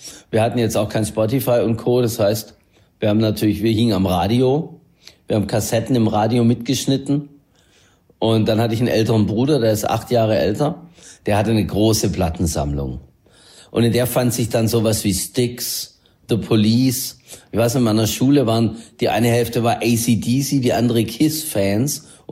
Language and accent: German; Baden-Württemberg, Germany; weil man ja normalerweise zu Hause immer das beste schwäbische Essen bekommt als Schwabe